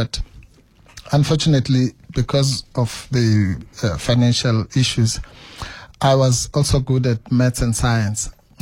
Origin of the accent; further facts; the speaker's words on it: Duncan Village, Eastern Cape, South Africa; I grew up in a very poor area called Duncan Village. Even the poorest part of Duncan Village.